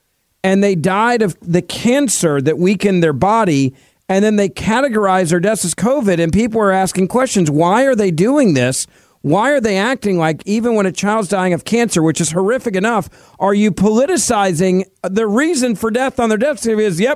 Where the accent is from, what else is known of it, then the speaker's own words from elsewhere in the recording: Memphis, Tennessee, United States; In my hometown of Memphis is St. Jude Children's Research Hospital and Le Bonheur, two great children's hospitals.